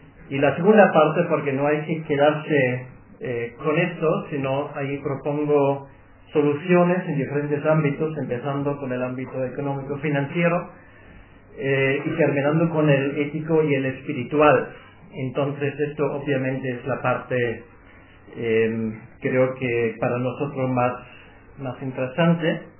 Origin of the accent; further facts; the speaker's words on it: Germany; now in Madrid, Spain; ya se habrán dado cuenta que no vengo de Andalucía, sino soy pastor alemán